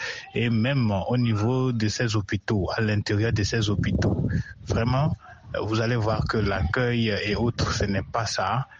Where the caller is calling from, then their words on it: Sokodé, Centrale, Togo; depuis Sokodé au Togo.